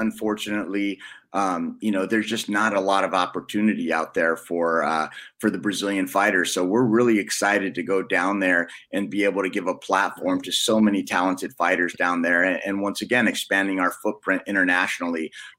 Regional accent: California, United States; No. I was born and raised in California.

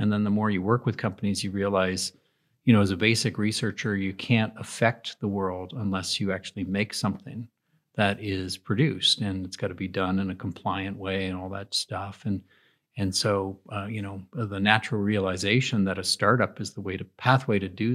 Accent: Toronto, Ontario, Canada; I came from the Toronto area

